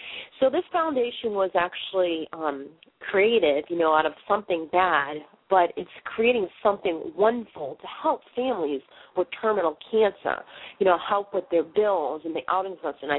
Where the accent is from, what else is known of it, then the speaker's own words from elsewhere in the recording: Boston, Massachusetts, United States; accent: Boston; I butcher things because of my Boston accent, and I'm trying to speak professionally as best as I can